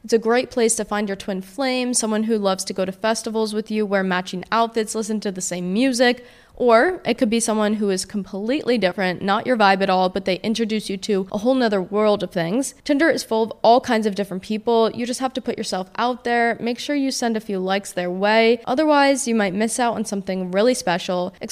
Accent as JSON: {"language": "English", "region": "New Jersey", "country": "United States", "said": "I consider myself a normal girl. I'm from New Jersey."}